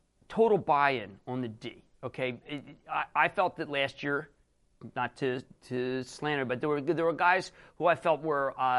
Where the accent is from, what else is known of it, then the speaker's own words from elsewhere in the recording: Philadelphia, Pennsylvania, United States; I'm a fan of the Phillies. I'm from Philadelphia.